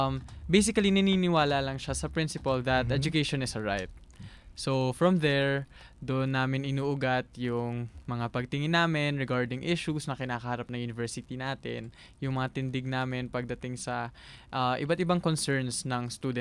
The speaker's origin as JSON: {"language": "Tagalog", "town": "Cavite", "region": "Calabarzon", "country": "Philippines", "tie": "born or raised there", "said": "I was born and raised from the city of Cavite."}